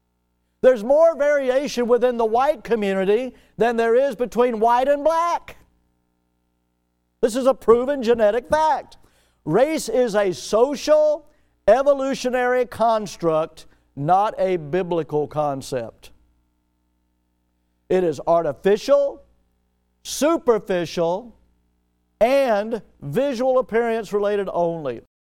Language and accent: English; the South, United States; Well, I'm going to tell you something. I love being a Southerner. I'm from the South.